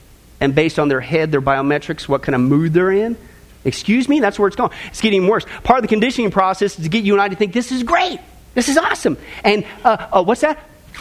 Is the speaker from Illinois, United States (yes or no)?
no; Kansas, United States; This isn't like some place I grew up in Kansas with a population of 25.